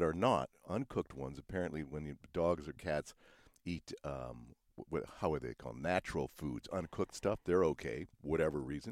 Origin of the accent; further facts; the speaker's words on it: Edmonton, Alberta, Canada; all the way back in my hometown area of Edmonton, Alberta, Canada.